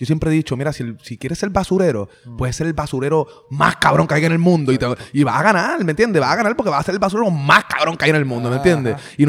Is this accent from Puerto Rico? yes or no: yes; Puerto Rico; todo el mundo sabe que yo soy de Puerto Rico